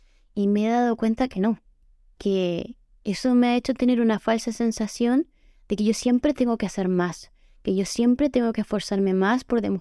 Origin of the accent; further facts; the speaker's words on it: Chile; moved away as an adult; now in United Kingdom; Yo soy chilena, tengo 26 años, me encuentro trabajando en Inglaterra y soy veterinaria.